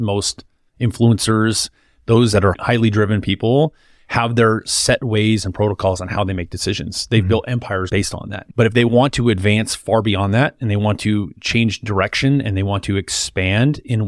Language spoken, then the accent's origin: English; California, United States; Well, I'm from Southern California, so I kind of grew up spoiled with that Orange County weather.